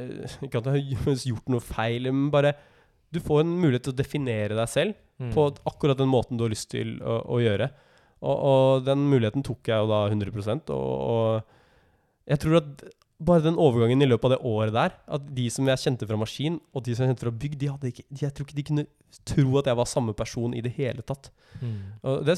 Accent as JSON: {"language": "Norwegian", "region": "Oslo", "country": "Norway", "tie": "born or raised there", "said": "jeg følte jo veldig på det ansvaret da jeg bodde hjemme i Oslo, for at jeg var liksom mann i huset fra jeg var 12 år."}